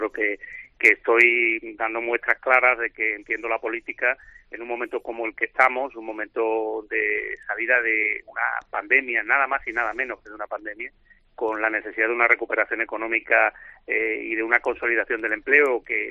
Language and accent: Spanish; Andalusia, Spain; Soy andaluz, soy secretario general del PSOE